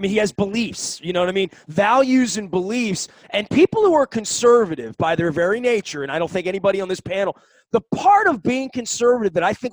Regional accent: Dundalk, Maryland, United States; That is part of the pressure of growing up in Archie Bunker's Dundalk

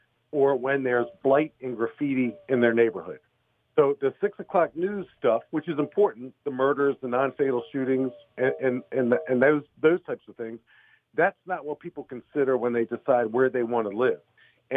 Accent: Maryland, United States; Now, I hail from Prince George's County. And, Don, you know, Prince George's County, we've had our fair share of violent crime issues, scandal and corruption over the years.

